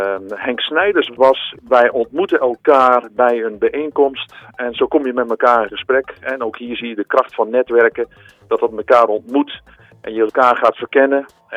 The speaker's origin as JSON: {"language": "Dutch", "town": "Oss", "region": "North Brabant", "country": "Netherlands", "said": "Ja, ik kom uit de buurt van Os."}